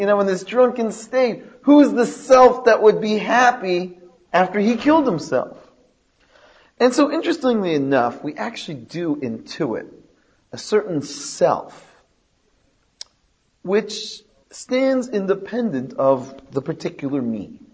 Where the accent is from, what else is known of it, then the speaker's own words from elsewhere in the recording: Toronto, Ontario, Canada; now in Jerusalem, Israel; I'm from Toronto. I have six children. I live in Jerusalem.